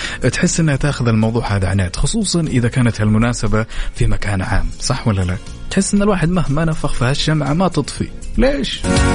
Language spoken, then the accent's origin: Arabic; Medina, Medina Province, Saudi Arabia; سنوات جدا طويلة قضيتها بالمدينة المنورة، يعني تربيتي بنسبة 90% وطفولتي كلها كانت بالمدينة المنورة